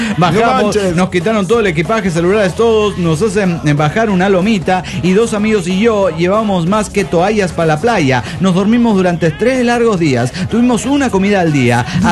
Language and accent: Spanish; Nogales, Sonora, Mexico; yo soy de Nogales, Sonora.